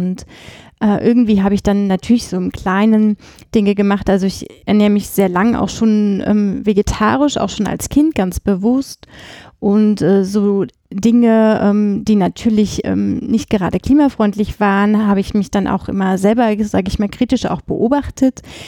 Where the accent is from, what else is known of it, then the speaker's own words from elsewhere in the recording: Erfurt, Thuringia, Germany; now in Halle, Germany; Ich komme eigentlich aus Erfurt, gar nicht so weit.